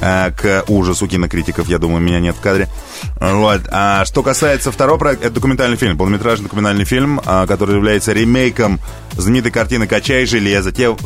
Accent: Moscow, Russia; born there; Я родился в Москве 17 июля.

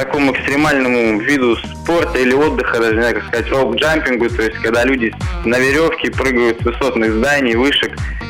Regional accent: Novosibirsk, Novosibirsk Oblast, Russia; отыграли множество концертов в родном городе Новосибирске.

